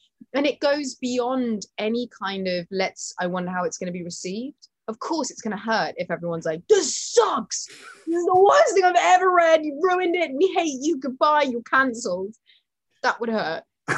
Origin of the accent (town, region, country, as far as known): United Kingdom